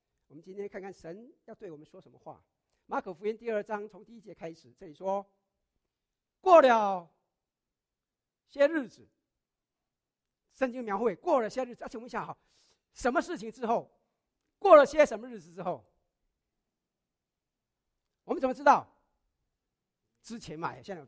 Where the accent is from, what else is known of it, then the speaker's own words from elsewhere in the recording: China; 这个我们可以说，就是我们中国人所说的贵人来相助，是吧？